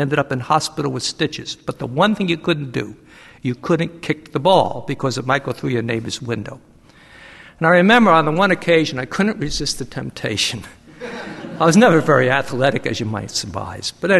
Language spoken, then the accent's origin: English; Jersey City, New Jersey, United States; I grew up in Jersey City, back east, and we didn't have many parks.